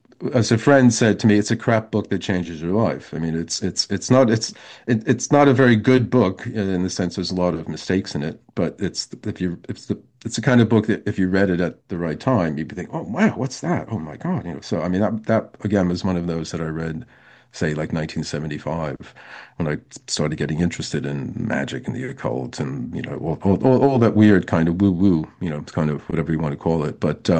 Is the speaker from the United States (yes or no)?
yes; United States; at least for myself growing up in the States in the 60s, was popular culture of the 40s or the 30s or 40s.